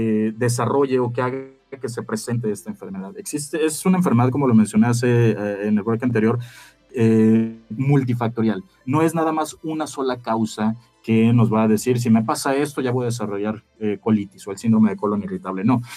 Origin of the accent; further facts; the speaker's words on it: Mexico; Y nosotros como mexicanos, si tú nos estás escuchando en otro país, pues bueno, primero que nada, saludos hasta donde nos estás escuchando